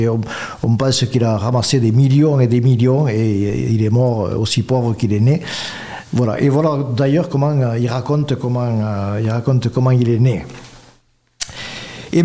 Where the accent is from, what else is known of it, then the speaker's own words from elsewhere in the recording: Agen, Nouvelle-Aquitaine, France; born there; Je suis né à Agen.